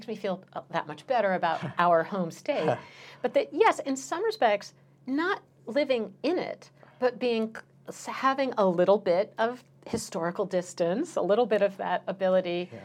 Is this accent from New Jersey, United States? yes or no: yes; Princeton, New Jersey, United States; I grew up in Princeton, New Jersey, and my dad commuted a pretty long, it was 2 hours door to door into New York.